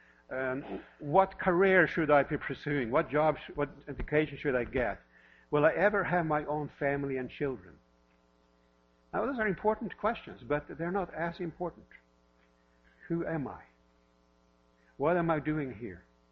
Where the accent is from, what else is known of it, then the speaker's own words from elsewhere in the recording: Norway; now in Park City, United States; I'm the pastor for this church. I'm originally from Norway, and I live here in Park City with my wife.